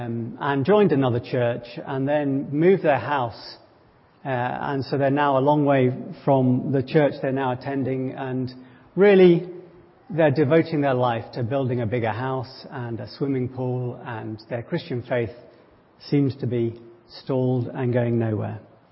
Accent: United States; hey, don't mind me, I'm an American.

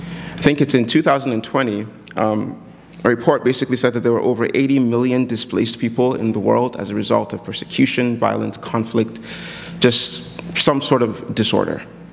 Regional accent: Nigeria; And I come from Nigeria, where this is just common news

